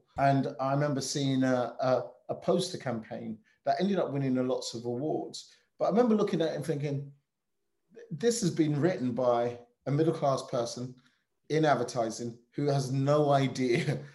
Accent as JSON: {"language": "English", "region": "Scotland", "country": "United Kingdom", "said": "I was from Scotland, I was from Clapham"}